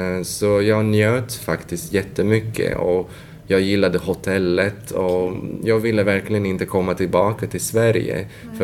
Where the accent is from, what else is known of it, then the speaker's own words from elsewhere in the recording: Latvia; halva semestern tillbringade jag hos min familj i mitt hemland Lettland.